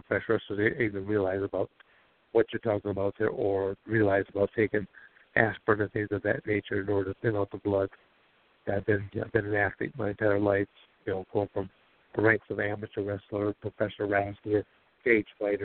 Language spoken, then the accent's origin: English; Michigan, United States; Yes, I was born and raised in Michigan. I went to Arizona State on a full athletic scholarship.